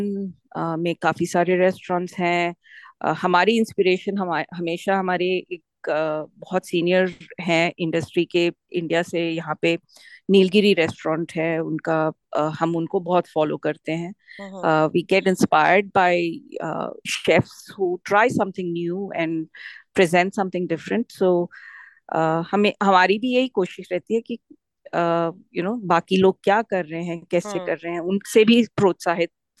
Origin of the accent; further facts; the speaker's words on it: South India, India; मैं साउथ से हूँ, you know got a lot of fond memories of south Indian food